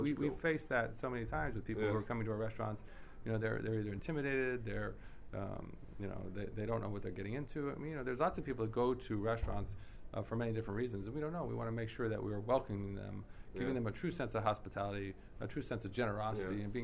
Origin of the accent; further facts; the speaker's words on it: United States; now in Los Angeles, United States; I mean, how many times as a young child growing up in America did I really eat an ice cream cone?